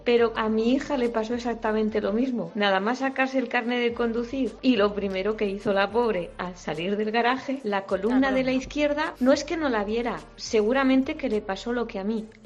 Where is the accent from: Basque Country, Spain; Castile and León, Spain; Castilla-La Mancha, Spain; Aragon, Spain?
Basque Country, Spain; Bilbao; Pues yo, como buena bilbaína que soy, de Ocharcuaga